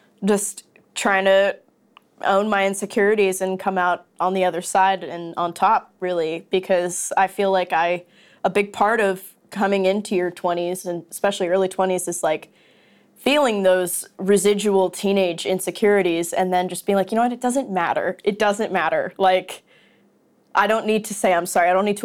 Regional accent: Morrison, Colorado, United States; I grew up in Morrison, which is right next to Red Rocks Amphitheater

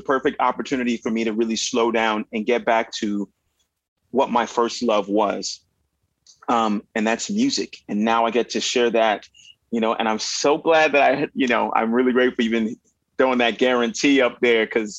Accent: Winnipeg, Manitoba, Canada; born there; I mean, I was born in Winnipeg.

